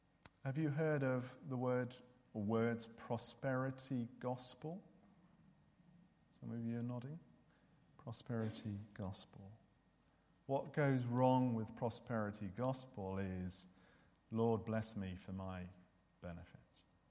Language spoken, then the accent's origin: English; South West England, United Kingdom; I grew up in Devon, in a small, rural farming community. I grew up in a non-Christian home